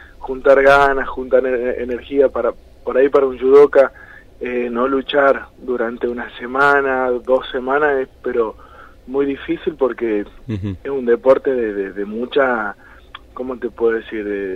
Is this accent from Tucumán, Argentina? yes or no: yes; Tucumán, Argentina; como yo soy tucumano y estoy en constante movimiento entre Buenos Aires y Tucumán